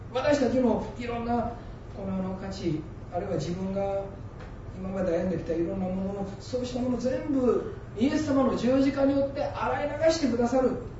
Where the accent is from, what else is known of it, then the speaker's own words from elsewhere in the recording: Komatsushima, Tokushima, Japan; 私も小松島出身です。